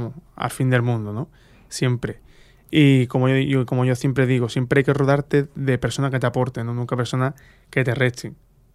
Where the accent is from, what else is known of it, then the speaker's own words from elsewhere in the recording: Jerez de la Frontera, Andalusia, Spain; canto a Jerez me llevo 2 días antes sin dormir, porque le tengo mucho respeto. Me gusta cantar en mi tierra, porque me encanta, ¿no?